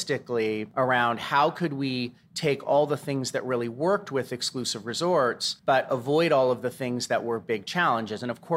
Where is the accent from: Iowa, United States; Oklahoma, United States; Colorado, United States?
Colorado, United States; Denver; And we're from Denver, and the company's based in Denver.